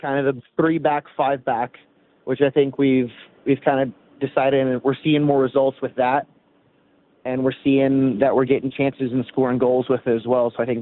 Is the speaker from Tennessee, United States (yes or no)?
no; Frisco, Texas, United States; also born or lived in Plano; I grew up in Frisco. I was just born in Plano.